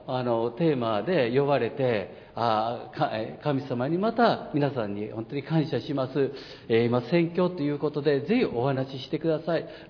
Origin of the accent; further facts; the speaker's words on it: Osaka, Japan; moved away; もともと大阪出身 で中学高校はもう野球